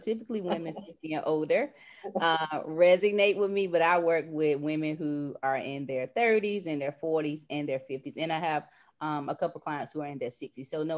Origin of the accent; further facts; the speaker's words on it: North Carolina, United States; now in Maryland, United States; So I'm from North Carolina. I live in Maryland. I moved here about 6 years ago.